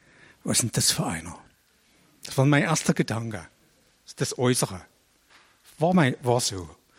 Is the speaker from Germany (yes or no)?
yes; Falkenstein, Germany; Ich komme aus Falkenstein und bin dort fast 40 Jahre in der Gemeinde tätig.